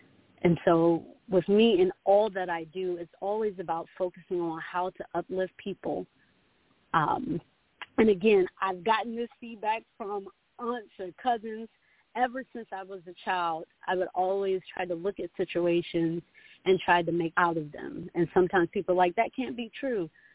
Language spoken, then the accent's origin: English; Washington, D.C., District of Columbia, United States; also born or lived in Maryland / Virginia; I grew up, I was born in Washington, D.C., on the East Coast, and I've lived in multiple places of Maryland and Virginia. I went to school in Alexandria, Virginia, at T.C. Williams High School.